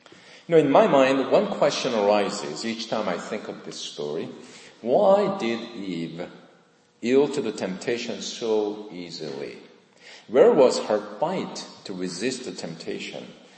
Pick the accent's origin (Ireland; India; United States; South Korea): South Korea; When I was growing up in Korea